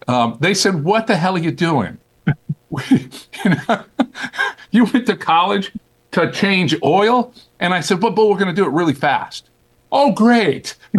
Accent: Springfield, Massachusetts, United States; And if you're from, I was from Springfield, Mass. You're from Springfield and you go out to Ogden.

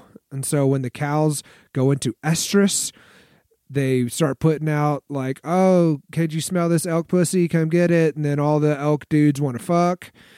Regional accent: Texas, United States; You know, obviously I'm from Texas, so the idea that you could just drive over to another state in a couple hours is a little bit foreign to me.

